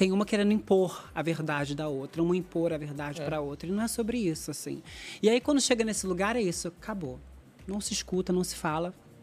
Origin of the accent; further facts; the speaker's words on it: São Gonçalo, Rio de Janeiro, Brazil; eu sou de São Gonçalo também, gonçalense com orgulho, amiga.